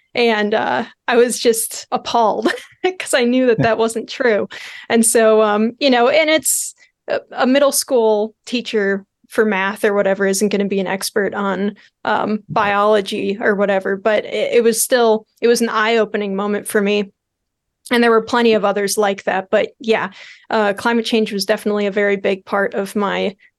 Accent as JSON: {"language": "English", "region": "Illinois", "country": "United States", "tie": "born or raised there", "said": "Illinois. So I grew up in North Chicago suburbs area."}